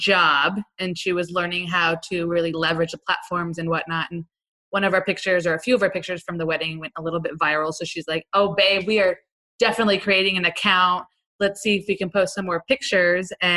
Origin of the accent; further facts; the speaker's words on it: San Diego, California, United States; now in Arizona, United States; We came from San Diego, met in San Diego, and then we are now living in Arizona.